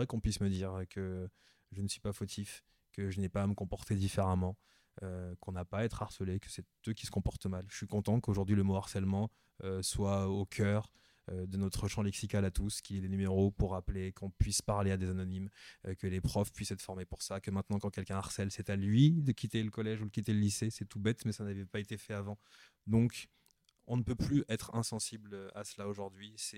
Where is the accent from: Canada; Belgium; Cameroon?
Cameroon; Oh, quand j'étais au Cameroun, j'ai des souvenirs très heureux de mon enfance au Cameroun parce que je me sentais à la maison.